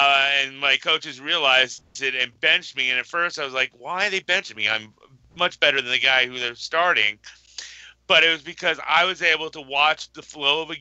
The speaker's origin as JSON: {"language": "English", "town": "St. Louis", "region": "Missouri", "country": "United States", "tie": "born or raised there", "also_born_or_lived": "New York / Chicago", "said": "I was born in New York, and I didn't watch WWF then because I was way too. I was there for like a year maybe. Moved to Chicago. Still don't have any memories of becoming a fan. My first memories were in St. Louis."}